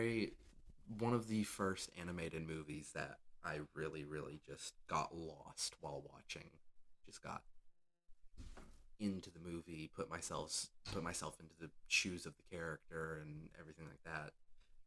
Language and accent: English; the South, United States; Born and raised in the South.